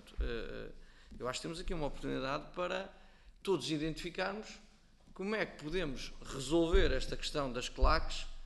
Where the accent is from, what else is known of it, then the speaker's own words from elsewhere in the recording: São João da Madeira, Aveiro, Portugal; sou de São João da Madeira